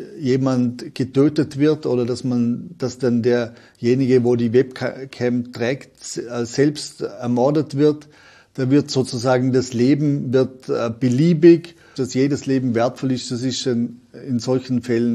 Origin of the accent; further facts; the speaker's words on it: Vorarlberg, Austria; oder bei uns in Vorarlberg war es das der Provikar Karl Lampert